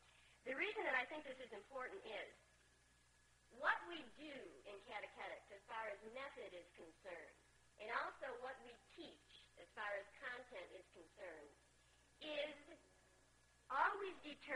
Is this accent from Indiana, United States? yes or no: no; Buffalo, New York, United States; I grew up in Buffalo, New York, in South Buffalo, which is a white Irish Catholic ghetto. Until I was 28, I thought God was white, Irish, and Catholic. I was born in 1942